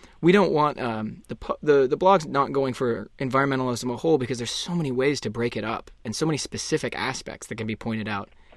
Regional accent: Toronto, Ontario, Canada; Growing up, I grew up in Toronto.

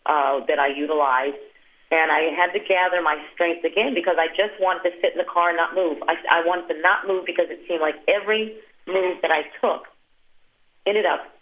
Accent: Santa Rosa, California, United States; I grew up in Santa Rosa, California

